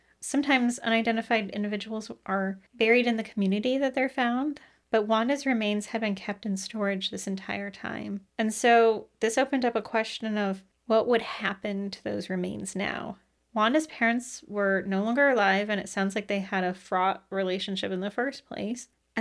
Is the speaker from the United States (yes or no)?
yes; New York, United States; because I had actually not heard of these towns as a New Yorker